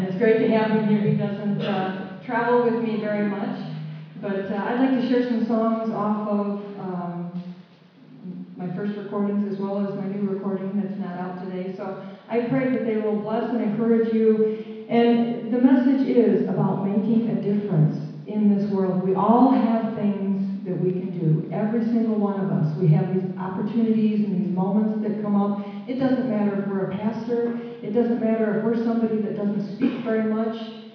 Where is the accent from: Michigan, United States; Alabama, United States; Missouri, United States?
Michigan, United States; Danesville; Usually I start by saying … I'm from Danesville, Michigan, and most people have no clue where that is. And I have to say it's close to Lansing.